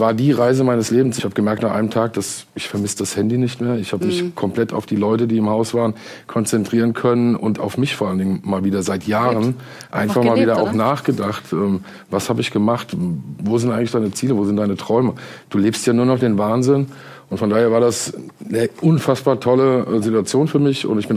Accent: Limburg, Hesse, Germany; Limburg, meine Heimat, dort bin ich geboren und dort will ich auch bleiben.

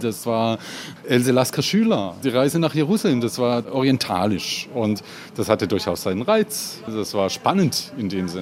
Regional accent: Switzerland; Gerade als Schweizer erstaunt es mich manchmal

